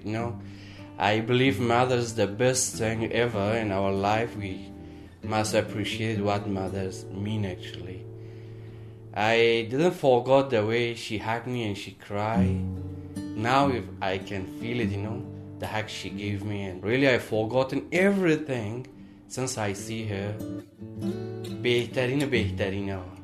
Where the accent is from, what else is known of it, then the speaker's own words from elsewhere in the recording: Afghanistan; moved away as an adult; now in Melbourne, Australia; I'm from Afghanistan. I have been in Australia in Melbourne about a year.